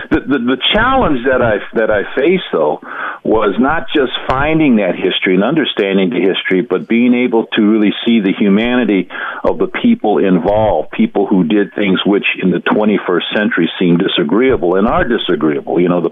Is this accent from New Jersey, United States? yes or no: no; New Orleans, Louisiana, United States; I'm from New Orleans, and my parents were active in the civil rights movement